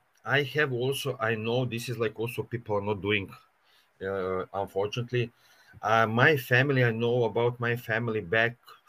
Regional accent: Slovenia; English is a second language; I took from my growing up in Slovenia a lot of nice things mm-hmm. because it was really very nice. My childhood in Slovenia was very nice

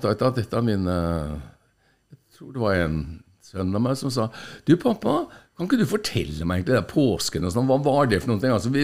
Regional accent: Østfold, Norway; Det er alltid fascinert meg at jeg kommer fra Østfold, og i Østfold så var det mye snø, liksom.

